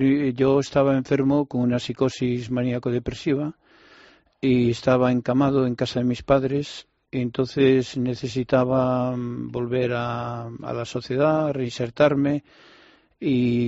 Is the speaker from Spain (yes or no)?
yes; Galicia, Spain; Lo que sucedió en mi pueblo pasó, si hablamos de Galicia, pasó en Ferrol